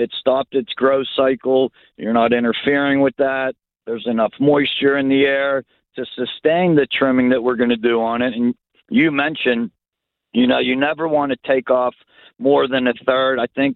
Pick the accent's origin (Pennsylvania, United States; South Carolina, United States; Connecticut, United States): Pennsylvania, United States; Pittsburgh; Oh, I love Lincoln Place. I grew up in Greenfield. We always had good battles with Lincoln Place.